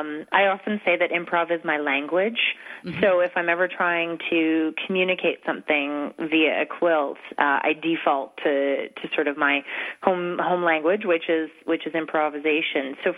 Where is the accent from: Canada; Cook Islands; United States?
Canada; For me, being Canadian and with the small kids, mm-hmm. traveling is difficult.